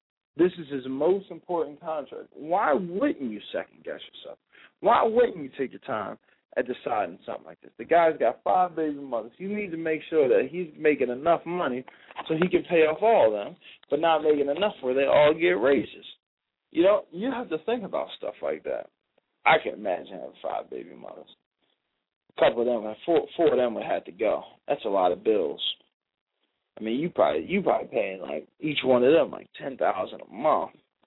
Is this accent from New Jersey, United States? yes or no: yes; New Jersey, United States; But hey, that's just life when you're growing up in New Jersey.